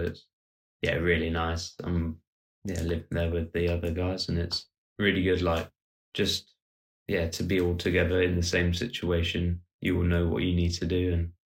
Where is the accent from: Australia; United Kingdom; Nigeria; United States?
United Kingdom; St Albans, East of England; I'm from St. Albans, so it's like 10 minutes ride.